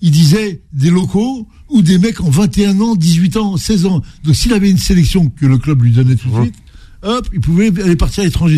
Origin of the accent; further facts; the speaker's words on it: Algeria; Mais chez nous, en Algérie, il n'y a pas.